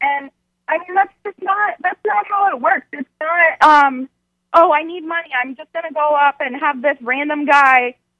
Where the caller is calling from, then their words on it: Orlando, Florida, United States; I'm calling from Orlando, Florida.